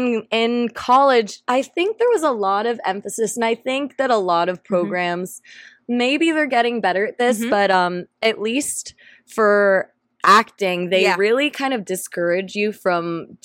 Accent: California, United States; Yes, born and raised. My mom's whole side of the family's in LA, so I grew up going to LA all the time to visit my grandma

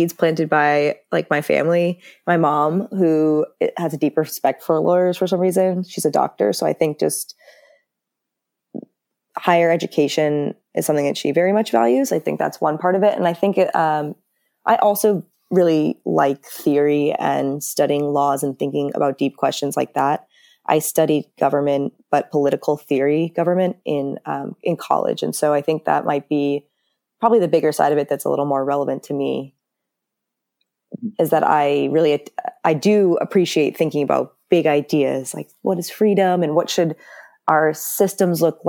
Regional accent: Westport, Connecticut, United States; So I grew up in Westport, Connecticut. It's a suburb of Connecticut.

